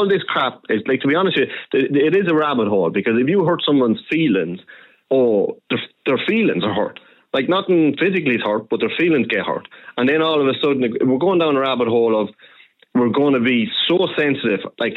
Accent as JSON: {"language": "English", "country": "Ireland", "said": "The discrimination I got as an Irishman has been called a paddy and everything like that."}